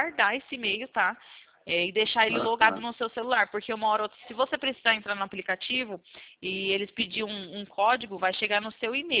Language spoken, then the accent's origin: Portuguese; São Paulo, Brazil; eu sou aqui do interior de São Paulo